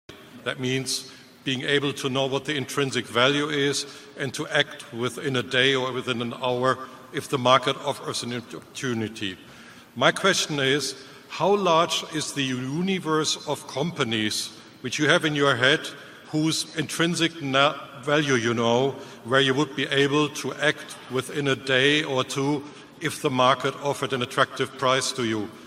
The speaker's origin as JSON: {"language": "English", "town": "Munich", "region": "Bavaria", "country": "Germany", "said": "and I'm from Munich, Germany."}